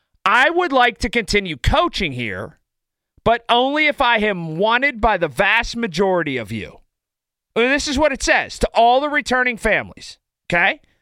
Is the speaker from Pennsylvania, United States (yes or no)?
yes; Sharpsburg, Pennsylvania, United States; My alma mater, the Fox Chapel Foxes, and I grew up in South Central Fox Chapel, which is Sharpsburg, okay?